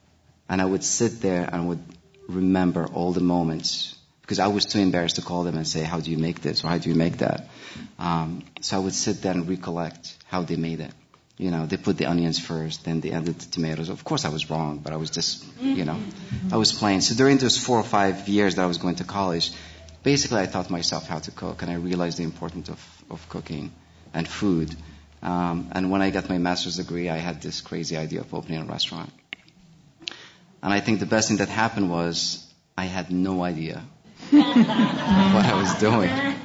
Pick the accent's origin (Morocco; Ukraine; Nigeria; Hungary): Morocco; now in United States; I came in from Morocco. I had no idea I was going to cook. I never cooked in Morocco. As a matter of fact, if I had told my family that I was going to come to the States to cook, I would have never left.